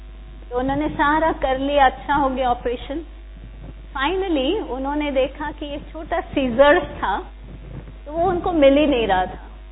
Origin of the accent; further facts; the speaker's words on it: Mumbai, Maharashtra, India; और हम मुंबई से आते हैं तो मुंबई में ये बहुत सुनने को मिलता है